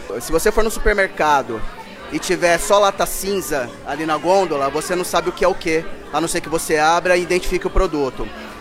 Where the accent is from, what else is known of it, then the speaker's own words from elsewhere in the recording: São Paulo, Brazil; como eu sou de São Paulo, ali de Pinheiros